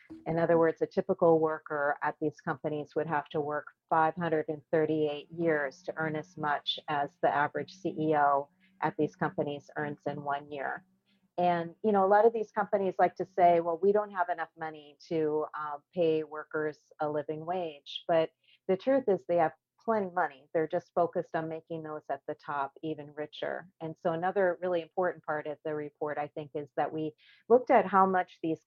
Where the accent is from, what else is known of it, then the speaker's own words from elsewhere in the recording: Minnesota, United States; I'm originally from Minnesota, so sort of next door to Wisconsin. And I've always found that when I go home to the rural community where I grew up